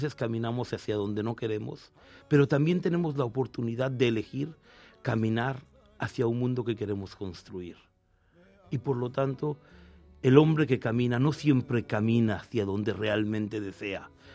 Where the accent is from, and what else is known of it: Mexico; born or raised there; also born or lived in Argentina